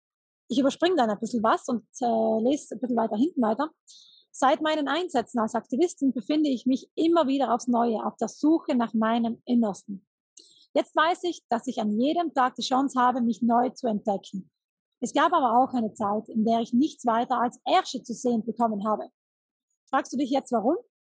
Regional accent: Trentino-Alto Adige, Italy; Ich war eine kleine rebellische Rotzkitsch, sagen wir bei uns in Südtirol.

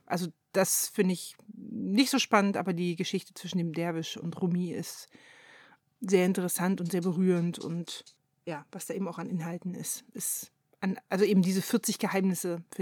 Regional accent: eastern Germany, Germany; Ja, und ich bin halt im Osten groß geworden.

